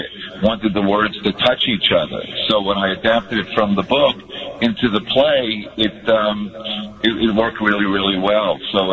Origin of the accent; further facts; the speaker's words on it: New York, United States; the fact that, you know, I grew up in New York and loving